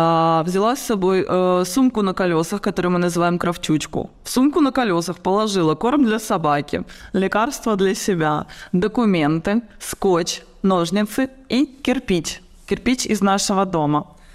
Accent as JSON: {"language": "Russian", "town": "Odesa", "region": "Odesa Oblast", "country": "Ukraine", "tie": "born there", "moved": "yes"}